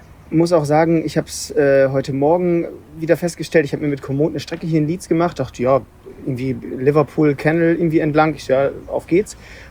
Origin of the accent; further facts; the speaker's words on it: Hamburg, Germany; gerade als Hamburger oder norddeutsches Kind ein bisschen üben